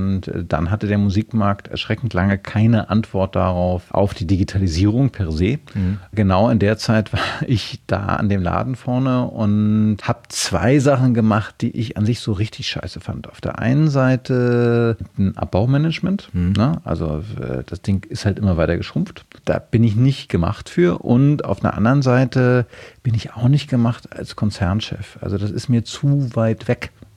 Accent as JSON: {"language": "German", "region": "Berlin", "country": "Germany", "tie": "born or raised there", "lives_now": "Hamburg, Germany", "said": "Und Berlin habe ich damals erlebt als ganz klar West-Berlin. Ich bin in der Wismarstraße im Grunewald geboren. Also Grunewald ist auch gleichzeitig recht behütet."}